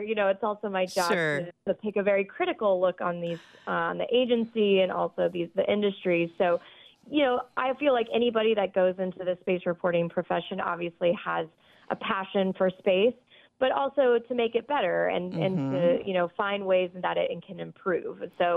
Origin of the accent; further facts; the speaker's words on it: Friendswood, Texas, United States; So I grew up outside of Houston in a small town called Friendswood, Texas, right next door to Clear Lake, which is where NASA's Johnson Space Center is located.